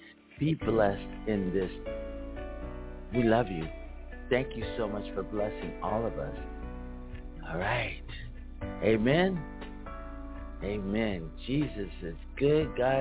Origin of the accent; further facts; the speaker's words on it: Philadelphia, Pennsylvania, United States; And I'm from Philly.